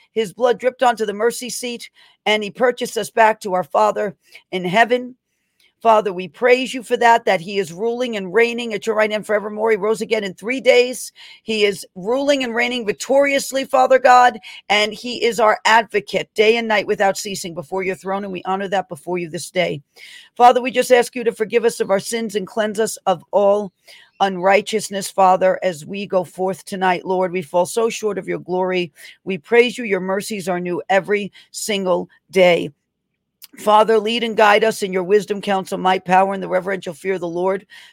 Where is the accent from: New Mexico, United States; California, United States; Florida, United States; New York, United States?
New York, United States; accent: New York; But this is as probably almost New York as New York can get when it comes to accents.